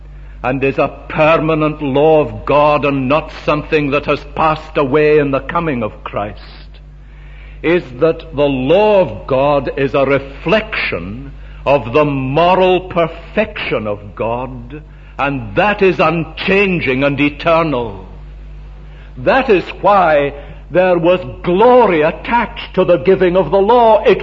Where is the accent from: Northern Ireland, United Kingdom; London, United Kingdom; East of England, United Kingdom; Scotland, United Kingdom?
Scotland, United Kingdom; Glasgow; I was brought up in Springburn in the days when steam locomotives were made there.